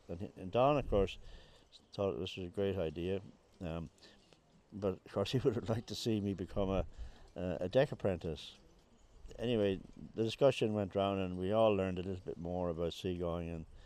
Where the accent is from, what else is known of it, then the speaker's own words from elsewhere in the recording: Sandycove, County Dublin, Ireland; I was born in Sandy Cove, the other side of Dunleary, and we lived very close to the sea. In fact, there was only, I think there was 11 houses between me and the sea. It was Marine Avenue in Sandy Cove.